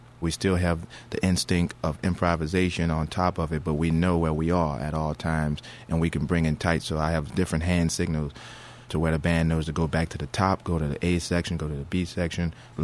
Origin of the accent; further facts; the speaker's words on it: New Orleans, Louisiana, United States; Dumaine Street, that's a street that I grew up on in New Orleans in the Treme neighborhood.